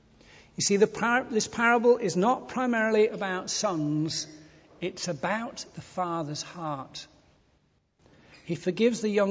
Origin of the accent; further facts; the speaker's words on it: Ilkley, Yorkshire and the Humber, United Kingdom; I was brought up on Ilkley Moor. And the football team near us that we followed was Leeds United.